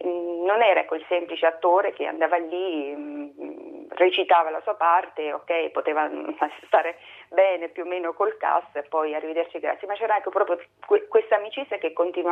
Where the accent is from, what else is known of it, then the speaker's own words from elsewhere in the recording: Pescara, Abruzzo, Italy; tra parentesi appunto sono pescarese